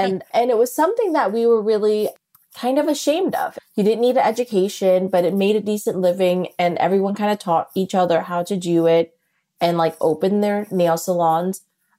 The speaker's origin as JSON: {"language": "English", "town": "New Orleans", "region": "Louisiana", "country": "United States", "said": "You know, I come from New Orleans"}